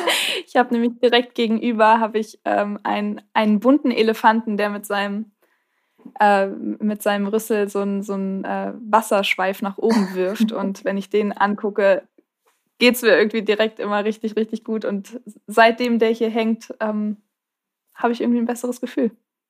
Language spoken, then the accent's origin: German; Marburg, Hesse, Germany; Also ich komme auch aus Marburg.